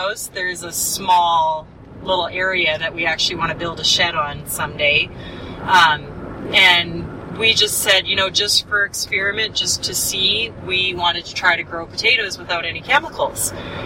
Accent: Winnipeg, Manitoba, Canada; So, and I grew up in Canada.

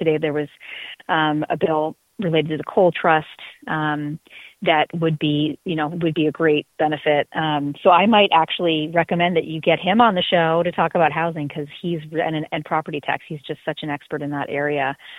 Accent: Bozeman, Montana, United States; Yeah, so I was raised in Bozeman. It was a little bit more, it was more of a cow town back then

